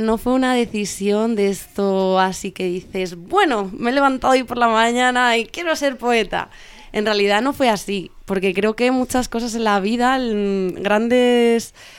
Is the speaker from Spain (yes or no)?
yes; Arganda del Rey, Community of Madrid, Spain; Bueno, pues yo nací aquí en Madrid. Yo soy de la ciudad de Madrid, soy madrileña. Pero crecí en un pueblo del sureste de Madrid que se llama Arganda del Rey, aunque pasaba muchos fines de semana en otro pueblo cerca de Galapagar, que es el Escorial